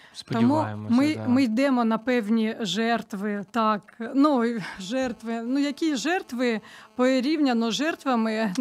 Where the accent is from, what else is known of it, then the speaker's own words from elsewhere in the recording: Donetsk Oblast, Ukraine; я сама родом з Донецької області